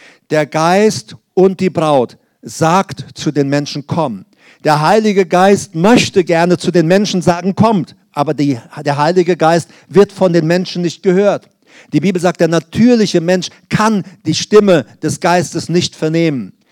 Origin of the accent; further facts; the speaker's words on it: Paraguay; ich komme ja aus Paraguay, da haben wir auf der Kutsche gesessen und die Pferde vor uns